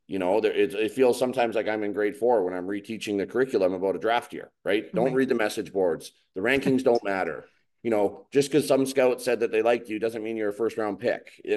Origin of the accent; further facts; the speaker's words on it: British Columbia, Canada; Yeah, I grew up obviously on the West Coast there, where hockey was big, but outdoor sports, soccer, rugby were bigger.